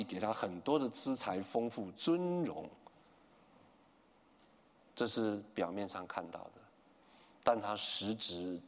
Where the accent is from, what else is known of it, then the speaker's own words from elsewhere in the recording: China; 我们中国人说塞翁失马，焉知非福